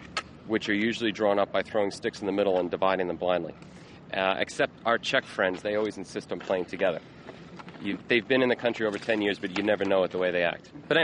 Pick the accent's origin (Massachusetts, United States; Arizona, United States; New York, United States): New York, United States; Seaford; I'm 33 years old. I'm from Seaford, New York.